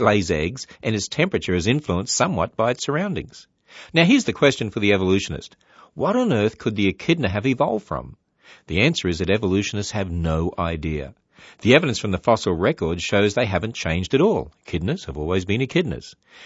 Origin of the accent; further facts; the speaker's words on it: Australia; Well, it's not just because I'm Australian that I love these creatures from down under.